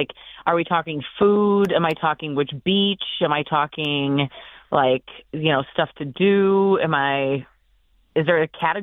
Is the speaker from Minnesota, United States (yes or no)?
yes; Minnesota, United States; now in Boston, United States; So every time you guys tease me that, like, I'm not a Minnesotan anymore, I'm, like, I'm recruiting Bostonians into the city.